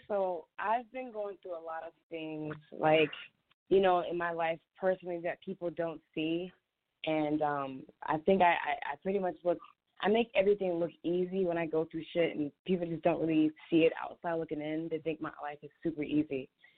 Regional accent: Virginia, United States; I'm an artist from Virginia.

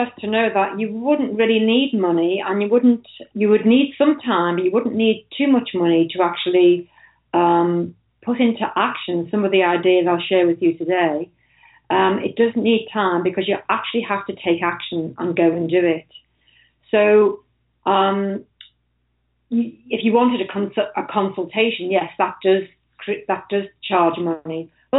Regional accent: Liverpool, North West England, United Kingdom; I'm actually from Liverpool in the UK.

